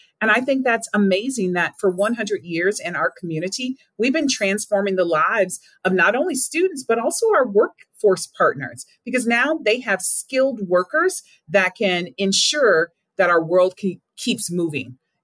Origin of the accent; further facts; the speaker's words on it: Racine, Wisconsin, United States; My home is Southeast Wisconsin. I'm from Racine, and I vowed that I was never coming back to Wisconsin because first generation African American, low income